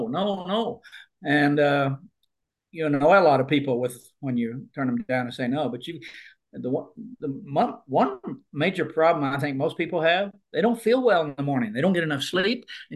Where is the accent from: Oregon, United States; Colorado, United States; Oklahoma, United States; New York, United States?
Oklahoma, United States; I grew up in Oklahoma on a farm.